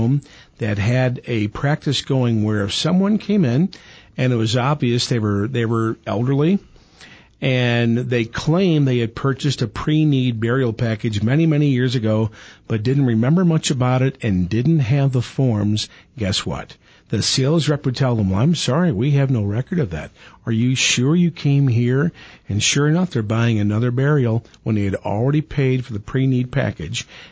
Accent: Missouri, United States; my hometown team finally won Hockey Stanley Cup. Finally. Mm-hmm. Finally. Guess what? I go online to a couple of my hometown company's websites, and there's a blizzard of ads for, you know, hockey merchandise, you know, Blues, championship caps, shirts

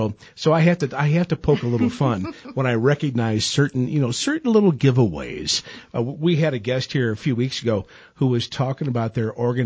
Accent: Midwest, United States; Yeah, I moved here from the Midwest, and the first thing I noticed was, where are all the tornado warnings? They stayed back home, and I'm glad of it.

